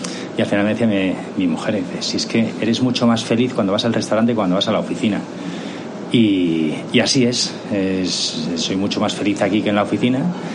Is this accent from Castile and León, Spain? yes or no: no; San Sebastián, Basque Country, Spain; moved away; Yo vine hace muchos años de Donosti